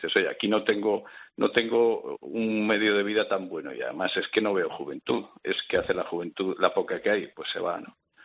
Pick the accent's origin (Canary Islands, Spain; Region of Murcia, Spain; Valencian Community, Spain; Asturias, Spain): Asturias, Spain; Avilés; Yo soy de Avilés, de Asturias. Avilés está perdiendo población a un ritmo muy apreciable.